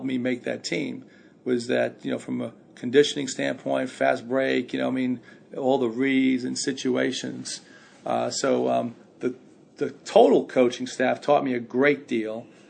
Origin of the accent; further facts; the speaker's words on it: Brooklyn, New York, United States; And I'm from Brooklyn. I'm like, what the hell is cashmere?